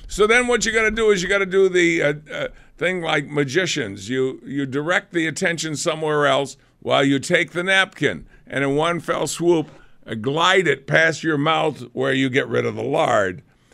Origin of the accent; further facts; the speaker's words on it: New England, United States; I said, hey, I'm from New England. I know what a scallop looks like.